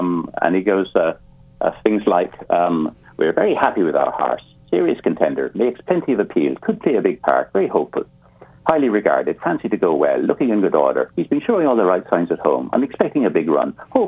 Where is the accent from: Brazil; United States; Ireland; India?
Ireland; also born or lived in Africa; I was born in Africa, grew up in Ireland